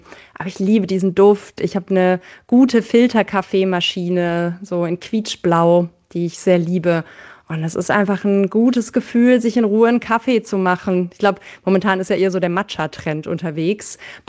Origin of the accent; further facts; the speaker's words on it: Baden-Württemberg, Germany; ich komme aus einem kleinen Ort im Schwarzwald